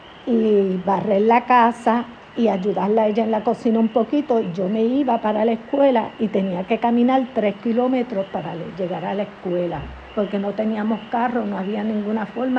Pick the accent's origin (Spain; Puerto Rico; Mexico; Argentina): Puerto Rico; Cabo Rojo; born there; Nací en Cabo Rojo, Puerto Rico.